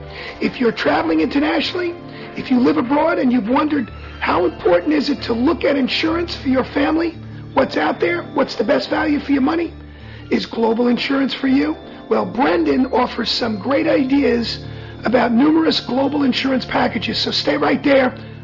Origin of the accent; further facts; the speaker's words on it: New York City, New York, United States; I'm from New York City, man. When you want to run, you just go out in the street and you run.